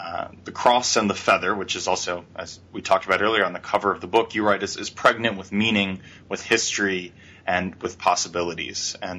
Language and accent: English; New York, United States; Even though I grew up in the New York area